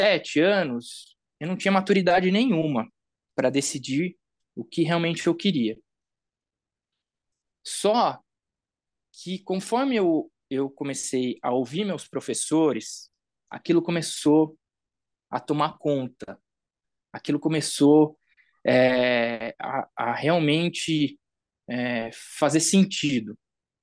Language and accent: Portuguese; Botucatu, São Paulo, Brazil; Eu sou de Botucatu, interior de São Paulo.